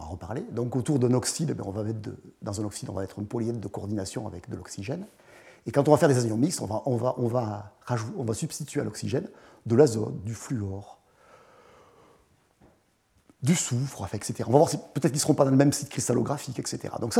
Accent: Bordeaux, Nouvelle-Aquitaine, France; Donc je suis de Bordeaux, je suis chimiste du solide

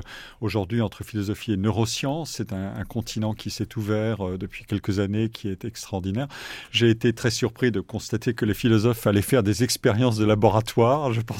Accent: Forbach, Grand Est, France; born there; Je suis lorrain d'origine. Mon père était lorrain et ma mère était alsacienne, mais c'est un nom lorrain. Je suis né dans une ville minière de l'est de la France, à la frontière allemande, Forbach, en Moselle

